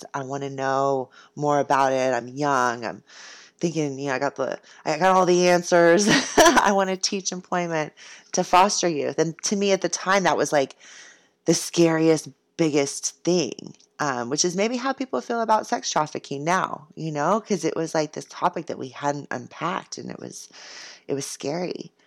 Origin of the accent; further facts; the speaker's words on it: San Diego, California, United States; born there; I was born in 1975 in San Diego. At Scripps Mercy.